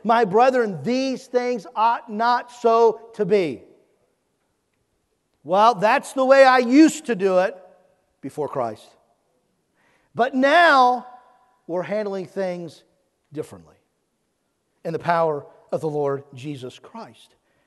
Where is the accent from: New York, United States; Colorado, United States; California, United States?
California, United States; I'm from California. I'm going back there tomorrow.